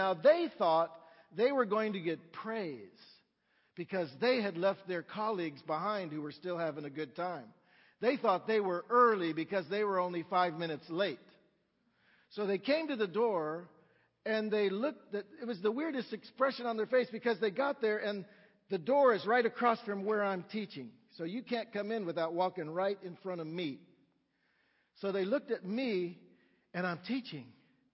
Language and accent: English; United States; And because I'm American, I got back to class a few minutes early.